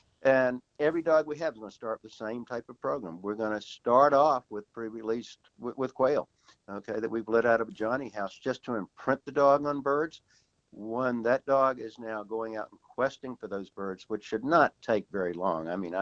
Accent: Greenville, South Carolina, United States; I grew up outside of Greenville, South Carolina, in a rural area back when Greenville was not a big metropolis.

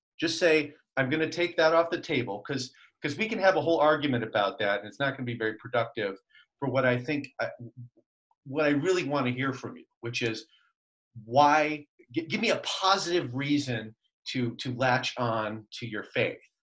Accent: Michigan, United States; Well, I'm from Michigan, remember?

